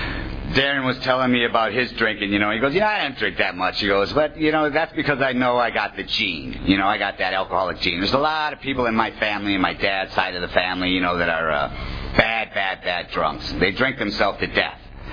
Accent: Wisconsin, United States; I'm from Wisconsin. Wisconsinites don't like Illinois people.

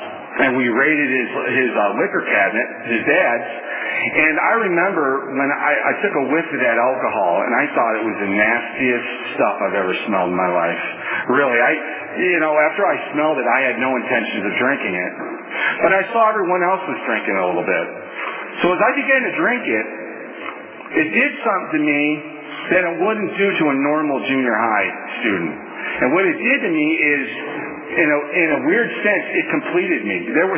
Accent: Toledo, Ohio, United States; I'm originally from Toledo, Ohio. It's an industrial town. It's a lot like, in its heyday, it was just like Detroit.

